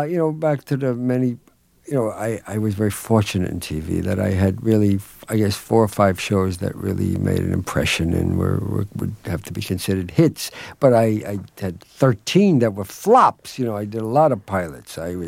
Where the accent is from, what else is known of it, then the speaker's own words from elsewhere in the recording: Bronx, New York, United States; Well, I am Italian. … I grew up in the Bronx, and I actually was raised Protestant in a Jewish neighborhood, yet I'm Italian.